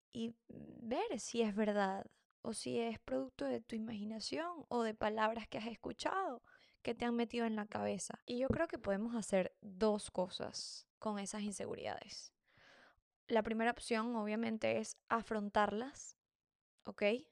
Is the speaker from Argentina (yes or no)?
no; Venezuela; en Venezuela, de donde yo soy, hay demasiada competitividad física entre las mujeres